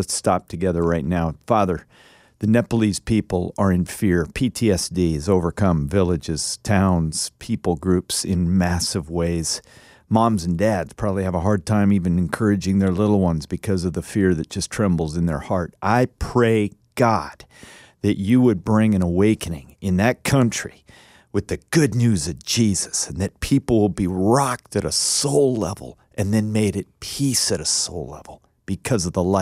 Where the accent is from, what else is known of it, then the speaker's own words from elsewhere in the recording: Alaska, United States; born there; I was born in Alaska. It's really remote.